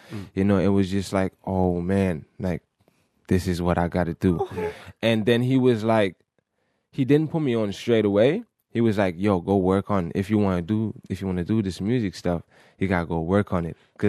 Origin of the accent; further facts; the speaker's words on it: Trinidad & Tobago; because I'm Trinidadian.